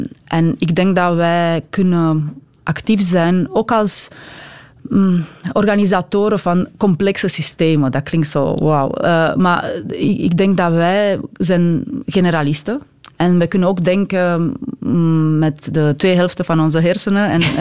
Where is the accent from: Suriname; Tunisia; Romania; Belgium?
Belgium; wij de Belgen, hè? Ik ben ook Belg